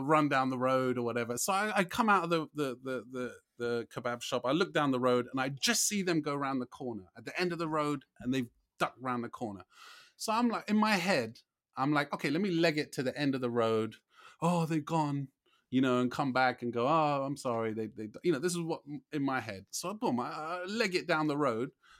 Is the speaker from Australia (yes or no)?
no; England, United Kingdom; No, we're all English, yeah?